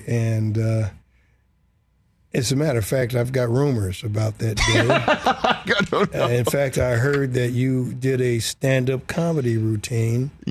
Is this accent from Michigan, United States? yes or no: yes; Detroit, Michigan, United States; I'm this brother from Detroit in there.